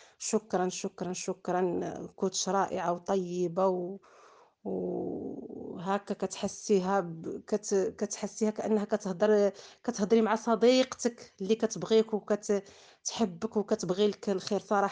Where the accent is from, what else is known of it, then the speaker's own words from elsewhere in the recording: Morocco; من المغرب